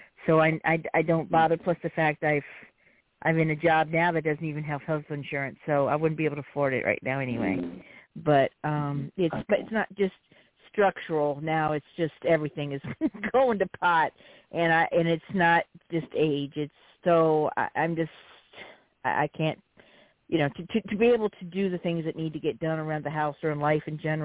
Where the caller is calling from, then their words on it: Louisiana, United States; I'm calling from Louisiana.